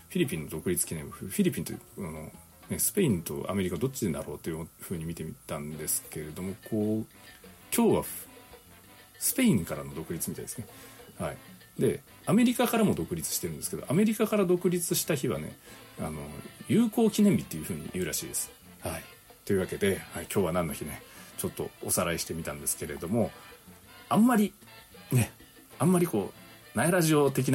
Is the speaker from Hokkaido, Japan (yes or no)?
no; Unzen, Nagasaki, Japan; で私ね出身が雲仙市国見町っていうところなんですけど